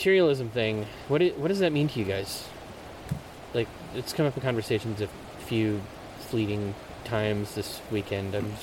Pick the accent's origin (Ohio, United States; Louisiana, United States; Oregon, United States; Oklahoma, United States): Oregon, United States; I might have picked up that I was from Oregon.